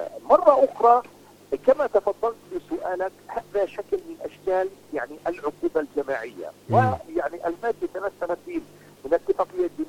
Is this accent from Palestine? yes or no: yes; Palestine; وهناك قيم فلسطينية إنسانية حضارية نحن نعتز بها كفلسطينيين